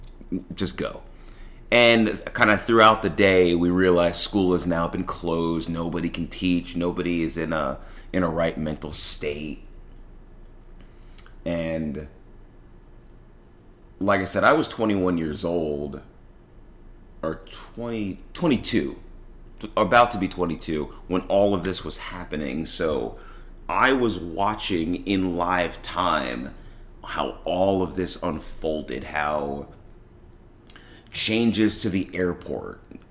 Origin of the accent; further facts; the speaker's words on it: United States; September 11th has significance in my personal history as an American